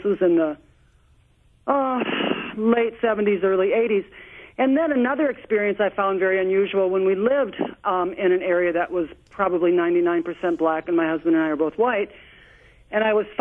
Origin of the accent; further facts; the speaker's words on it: Austin, Minnesota, United States; also born or lived in Atlanta; I'm from Austin, Minnesota, and lived in Atlanta for 32 years